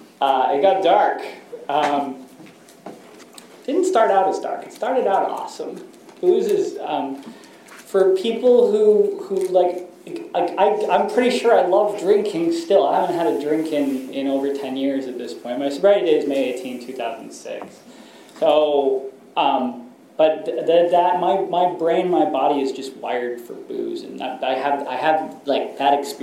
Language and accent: English; San Francisco, California, United States; I grew up in San Francisco, and I drank a lot